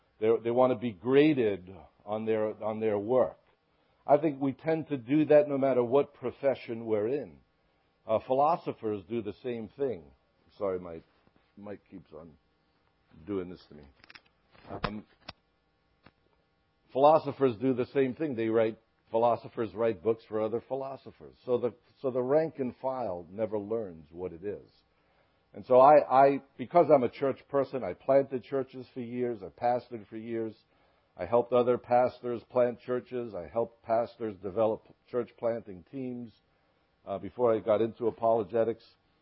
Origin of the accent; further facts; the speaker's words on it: Brooklyn, New York, United States; I grew up in Sheepshead Bay, which is a little fishing village in New York City, in Brooklyn.